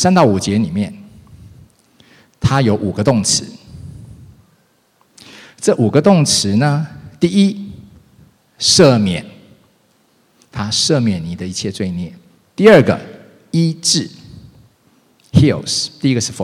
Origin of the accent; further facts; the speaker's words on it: Taiwan; 在我是台湾出生长大，那我后来信主之后